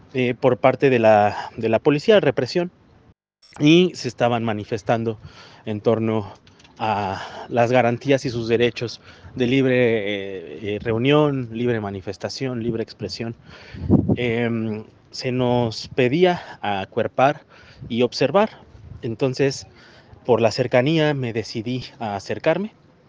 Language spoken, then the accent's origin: Spanish; San Luis Potosí, Mexico; Tengo 32 años, soy de San Luis Potosí y soy antropólogo